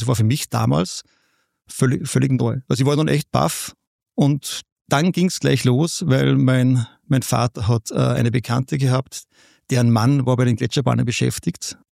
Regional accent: Piesendorf, Salzburg, Austria; moved away as an adult; now in Vienna, Austria; Ja, ich bin in der Gegend von Kaprun aufgewachsen, ich komme aus Piesendorf, das ist der Nachbarort von Kaprun. Bin 1992 fürs Studium nach Wien gegangen und lebe seither in Wien.

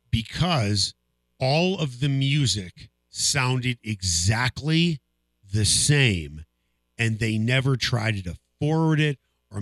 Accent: Chicago, Illinois, United States; I grew up in Chicago. I remember this day well.

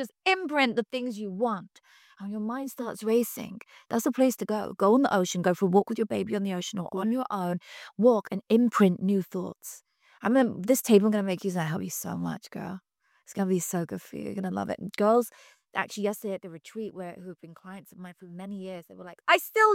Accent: United Kingdom; moved away as an adult; now in Los Angeles, United States; Okay, so I'm British, so when I moved to LA, that was part of the reason I moved to LA, because I wanted to be near the ocean.

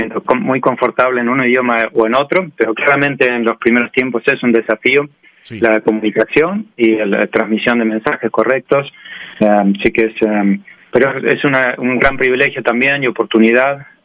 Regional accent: Rosario, Santa Fe, Argentina; Soy de Rosario, en Argentina.

